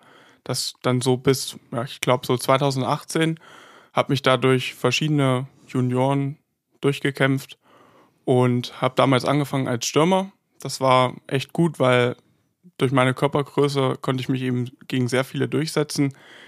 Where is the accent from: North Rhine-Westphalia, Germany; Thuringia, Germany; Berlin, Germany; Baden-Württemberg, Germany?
Thuringia, Germany; Heilbad Heiligenstadt; born there; Ich bin in Halbert Heiligenstadt geboren